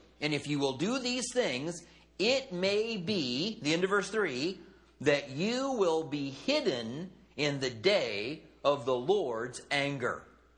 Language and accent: English; United States; First of all, it was rather obvious that I'm American.